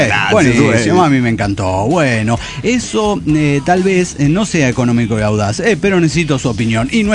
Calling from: Córdoba, Argentina; de Córdoba, Argentina.

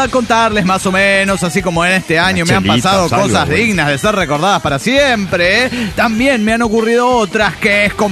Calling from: Buenos Aires, Argentina; de Buenos Aires, Argentina.

